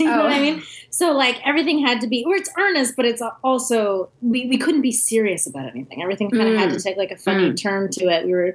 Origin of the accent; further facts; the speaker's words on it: Maryland, United States; now in Brooklyn, United States; We're based out of Brooklyn. Marie's from Nashville, originally. I'm from Maryland.